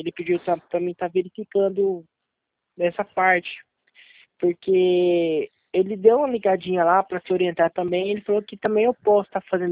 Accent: Dourados, Mato Grosso do Sul, Brazil; Eu sou de Dourados

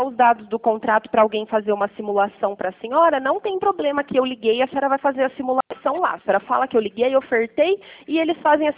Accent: Pirassununga, São Paulo, Brazil; Eu sou de Pirassununga

